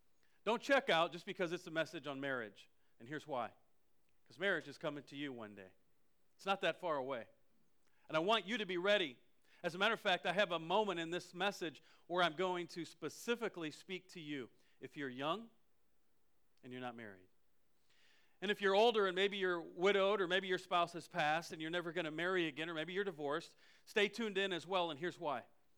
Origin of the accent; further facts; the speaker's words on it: Iowa, United States; So I'm from Iowa.